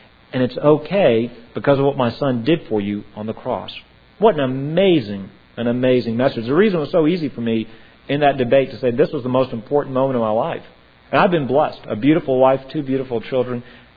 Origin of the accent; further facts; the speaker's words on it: Louisiana, United States; I was born and raised in Louisiana. I haven't met any perfect people yet.